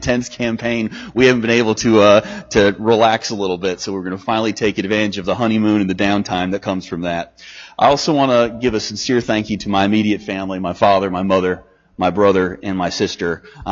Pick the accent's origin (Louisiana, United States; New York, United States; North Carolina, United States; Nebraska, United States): North Carolina, United States; Pitt County; Serving my hometown Pitt County in the State House has been the honor of my life